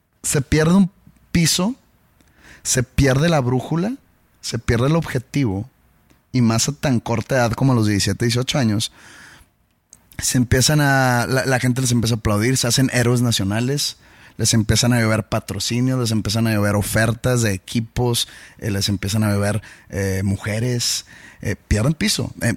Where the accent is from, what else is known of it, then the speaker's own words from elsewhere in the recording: Mexico; mucha gente, al yo dar mi opinión, me ha llamado hasta que soy un mal mexicano